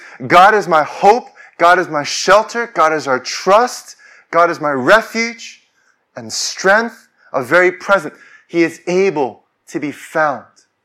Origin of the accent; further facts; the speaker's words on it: United States; I'm from the United States. I'm also Korean.